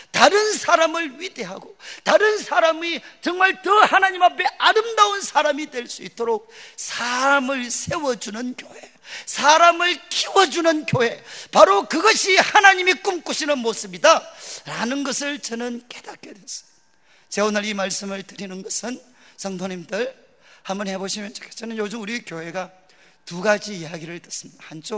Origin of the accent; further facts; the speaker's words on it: Daegu, South Korea; also born or lived in Seoul; 제가 이제 서울에 가서 있다가 대구 고향에 내려오면